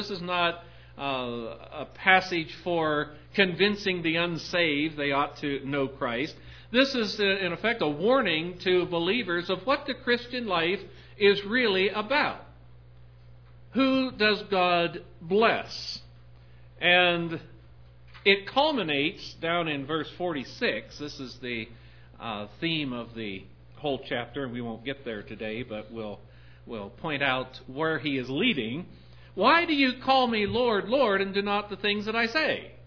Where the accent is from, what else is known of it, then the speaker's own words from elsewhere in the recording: Appalachia, United States; I know that growing up in the Appalachian poverty area, by today's standards especially, we would have been considered extremely poor.